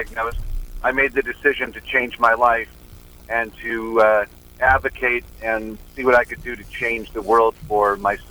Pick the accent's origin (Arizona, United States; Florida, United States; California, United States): California, United States; Hollywood; Well, I did. I grew up basically in Hollywood.